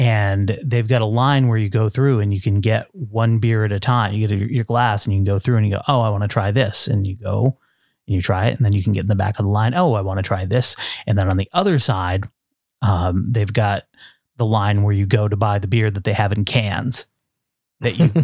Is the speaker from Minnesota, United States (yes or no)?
no; Vermont, United States; Well, in my home state of Vermont, there is a brewing company called Fiddlehead Brewing.